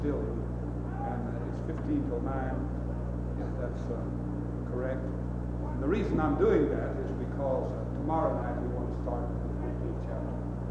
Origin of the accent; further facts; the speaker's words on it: United States; humbly, I feel like saying I'm glad I'm American.